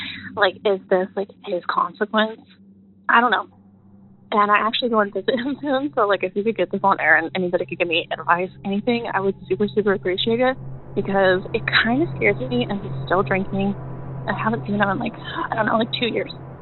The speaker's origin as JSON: {"language": "English", "region": "Southeast", "country": "United States", "moved": "as an adult", "said": "I am from the Southeast United States."}